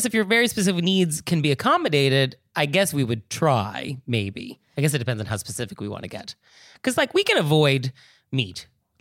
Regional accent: California, United States; I am from California. I feel like this is unfair to all of us. There are some very reasonable Californians.

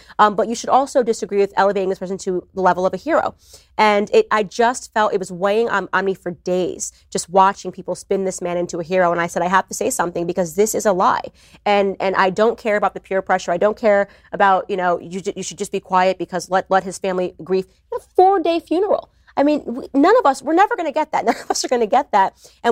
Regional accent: United States; I certainly don't see myself as black first. I see myself as American first.

